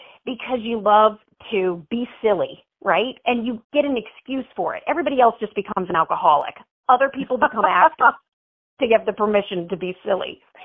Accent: Kentucky, United States; also born or lived in New York City; Well, so I grew up in Kentucky, and I loved country music.

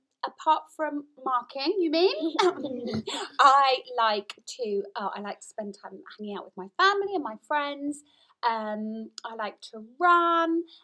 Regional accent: Brookmans Park, East of England, United Kingdom; I grew up in Brookmans Park, which is not far from here at all

